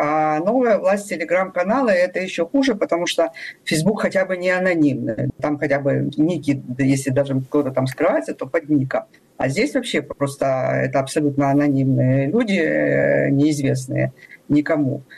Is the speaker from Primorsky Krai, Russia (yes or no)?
yes; Vladivostok, Primorsky Krai, Russia; born there; я родилась в Владивостоке